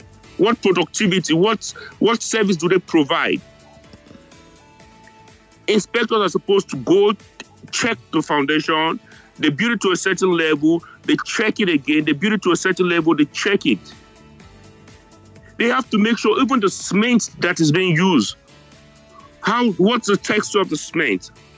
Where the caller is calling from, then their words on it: New York, United States; I'm calling you guys from New York.